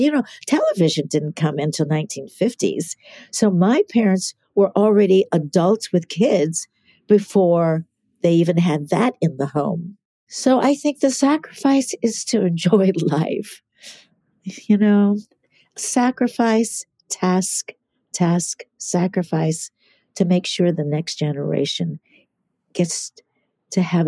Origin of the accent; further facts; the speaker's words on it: New Orleans, Louisiana, United States; born there; So he was stationed in New Orleans, which is why I was born in New Orleans.